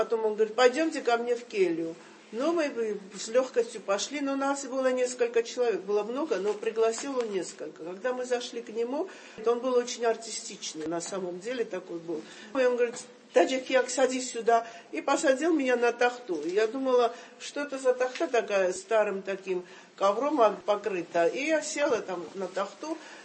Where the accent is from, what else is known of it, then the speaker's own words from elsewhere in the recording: Georgia; И нам было это так непонятно, мы так, грузины так, такие, какие-то все растерянные были.